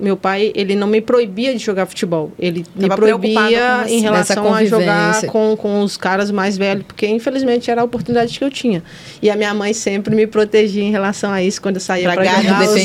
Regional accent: Belo Horizonte, Minas Gerais, Brazil; Sou de Belo Horizonte.

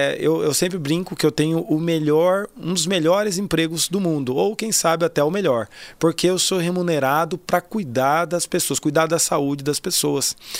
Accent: Cuiabá, Mato Grosso, Brazil; also born or lived in Goiânia; E aí eu nasci em Goiânia, mas vim para Cuiabá bebê. Então minha vida toda em Cuiabá, sou cuiabano de coração. Para mim, quem pergunta, eu sou, né, respondo cuiabano.

